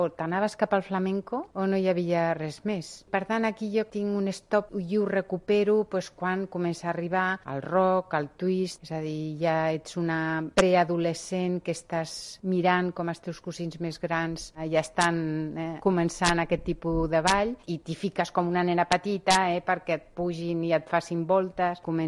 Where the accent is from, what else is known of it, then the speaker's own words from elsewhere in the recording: Barcelona, Catalonia, Spain; born there; soc nascuda aquí a Barcelona, soc metge i em dedico a la docència i a la investigació a la Facultat de Medicina d'aquí mateix, de Barcelona. Tinc 60 anys.